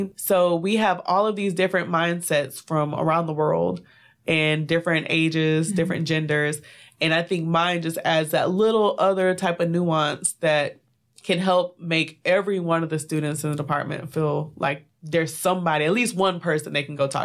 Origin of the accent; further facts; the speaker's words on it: Dallas, Texas, United States; So I'm from Dallas, Texas. I grew up with both of my parents.